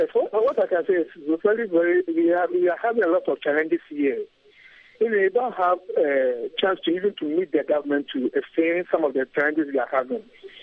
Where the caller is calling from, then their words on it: Ghana; because I'm speaking from Ghana.